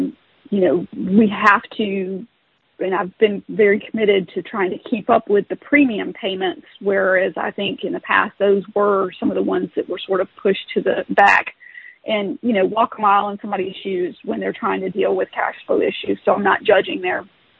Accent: the South, United States; And I'm from the South, you know.

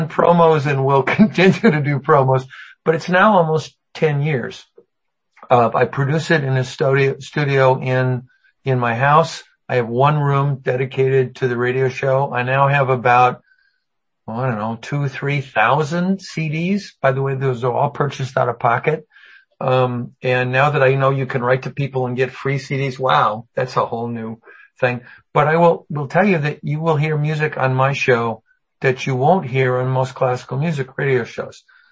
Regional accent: Ogden, Utah, United States; born there; I was born in Ogden, Utah, and fortunately she'd been on Phenobarb for about 6 weeks after my grandfather's death, because I was born 2 months premature.

